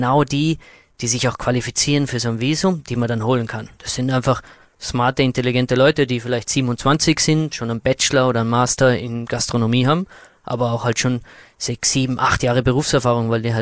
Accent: Austria

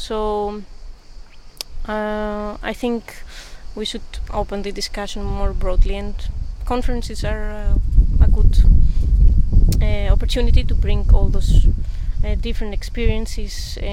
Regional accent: Athens, Attica, Greece; born there; English is a second language; now in Athens, Greece; I was born in Athens. I'm currently a PhD student at Humboldt University of Berlin, but the last 3 years I returned to Athens

